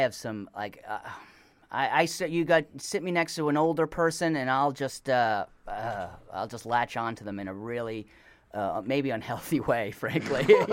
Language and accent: English; New Haven, Connecticut, United States; No, I'm from New Haven, Connecticut.